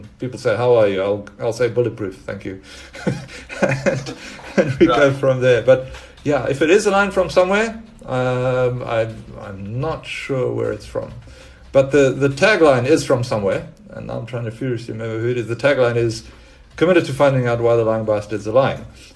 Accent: East London, Eastern Cape, South Africa; I'm from East London, South Africa, where there still is, as far as I know, just the one newspaper

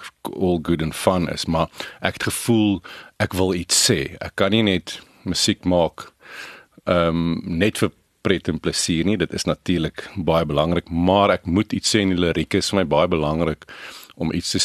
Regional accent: Pretoria, Gauteng, South Africa; born there; en soos my pa my groot gemaak het, ek is gebore in Pretoria

